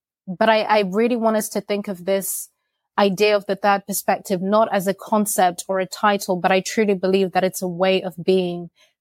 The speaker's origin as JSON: {"language": "English", "country": "Zimbabwe", "tie": "born or raised there", "lives_now": "London, United Kingdom", "said": "So for me, as a Zimbabwean immigrant living in London, someone that was born and raised in Zimbabwe"}